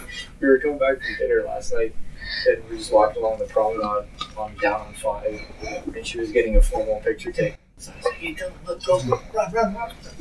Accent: Windsor, Ontario, Canada; Goes, where are you from … ? I was like, Windsor, Ontario. And I pause and say, Canada.

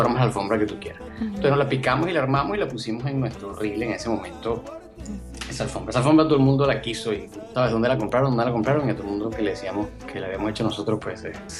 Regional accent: Venezuela; Nosotros además, bueno, como venezolanos tenemos como un rato viendo pues, y sufriendo todo lo que está sucediendo en nuestro país.

